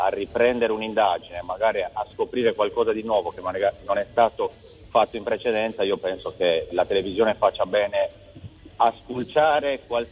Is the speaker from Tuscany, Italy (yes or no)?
yes; Montepulciano, Tuscany, Italy; Sono di Montepulciano, Siena.